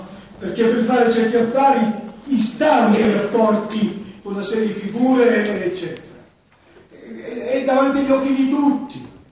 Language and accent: Italian; Veneto, Italy; Io sono un Veneto e non devo spiegare perché mi è cara questa terra. Perché dalla regione dove sono nato io